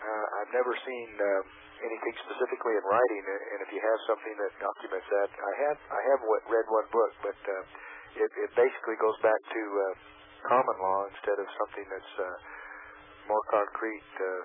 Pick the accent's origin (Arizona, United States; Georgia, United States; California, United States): Arizona, United States; Safford; I grew up in Arizona in Safford. Went to school there and graduated from high school in Safford, Arizona, a small farming community in southeastern Arizona.